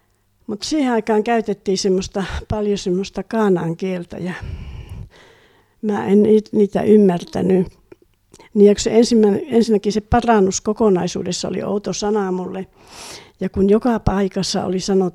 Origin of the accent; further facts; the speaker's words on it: Oulu, North Ostrobothnia, Finland; niin kuin itsekin olin oululainen nuori